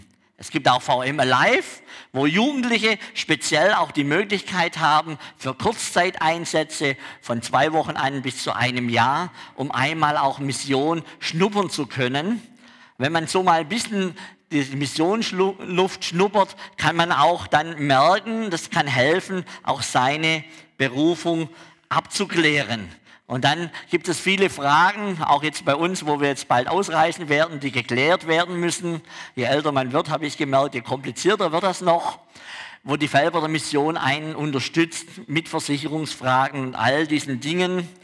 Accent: Baden-Württemberg, Germany; accent: Swabian; now in Switzerland; Wie ihr hört, komme ich aus dem Schwabenland. Auch wenn wir jetzt schon seit 11 Jahren in der Schweiz leben, ist unser schwäbischer Akzent einfach noch immer da.

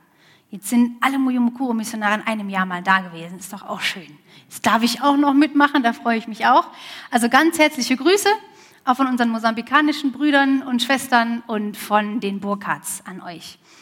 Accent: Mönchengladbach, North Rhine-Westphalia, Germany; now in Mozambique; bin in Mönchengladbach aufgewachsen, bin glücklich unverheiratet, 35 Jahre alt

